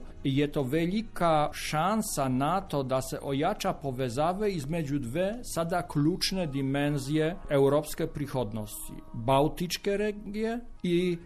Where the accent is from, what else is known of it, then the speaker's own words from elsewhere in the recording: Poland; Croatian is a second language; ja kažem u svoje ime, sada kao državljan, Poljak, Europljan, ne samo diplomata